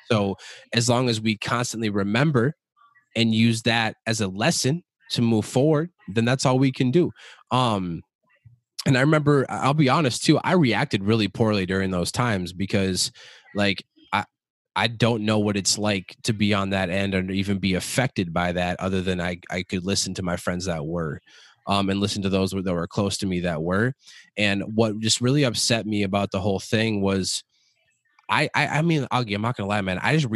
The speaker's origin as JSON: {"language": "English", "town": "Minneapolis", "region": "Minnesota", "country": "United States", "tie": "born or raised there", "said": "I used to be homeless growing up in North Minneapolis, man, like in a box type shit with my mom."}